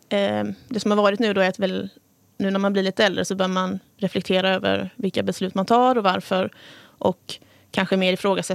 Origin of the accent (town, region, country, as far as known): Nässjö, Jönköping County, Sweden